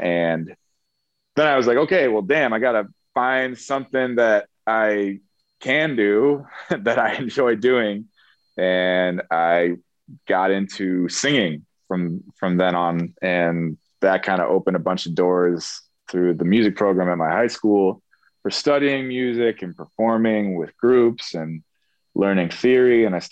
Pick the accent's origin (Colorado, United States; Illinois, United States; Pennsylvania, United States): Illinois, United States; now in New York, United States; I'm from outside Chicago.